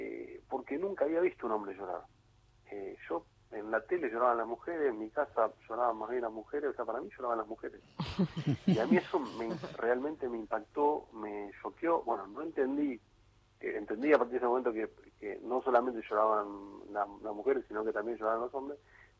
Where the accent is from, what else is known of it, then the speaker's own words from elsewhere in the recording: Junín, Buenos Aires Province, Argentina; yo soy de Junín, vivo en Junín, provincia de Buenos Aires